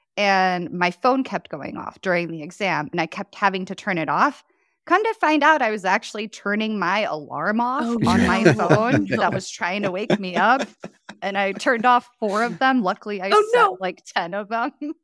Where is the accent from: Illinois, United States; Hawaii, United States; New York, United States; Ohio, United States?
Illinois, United States; Chicago; accent: Chicago; also born or lived in Poland; I was born in Poland, and I grew up in Chicago. Normally, I don't have a Polish accent, but I do have a Chicago accent when I say Chicago, Hatag, or Costco.